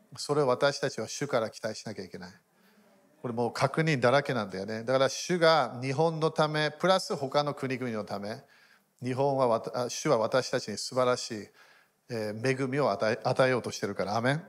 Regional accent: United Kingdom; Japanese is a second language; 23度、暑い、23度、ごめん、イギリス人なのでごめんね、寒いのが好きなんだよね。

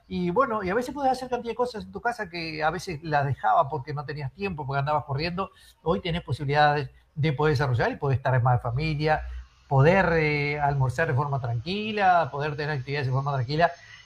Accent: Sarandí del Yí, Durazno, Uruguay; yo primero que nada soy también del interior como tú, digo, soy del departamento de Durazno, de Sarandí allí

